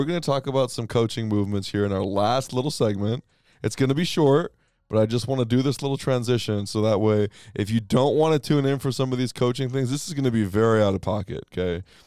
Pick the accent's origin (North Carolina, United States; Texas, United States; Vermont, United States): Texas, United States; I'm from Texas.